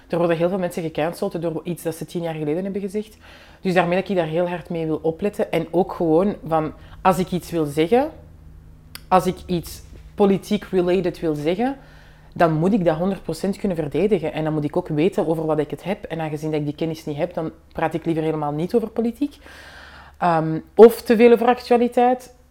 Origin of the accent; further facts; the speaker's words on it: Vilvoorde, Flemish Brabant, Belgium; Ik ben van Vilvoorde en al mijn close vrienden waren ook kinderen van migranten.